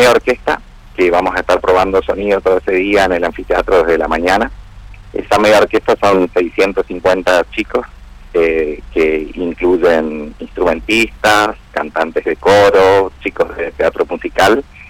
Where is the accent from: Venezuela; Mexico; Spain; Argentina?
Argentina; un tema que nos toca mucho en el sentimiento como argentino